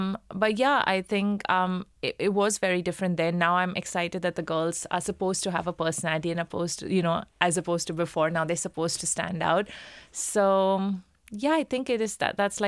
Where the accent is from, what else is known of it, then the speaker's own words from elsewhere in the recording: India; oh, I'm from India, this is what we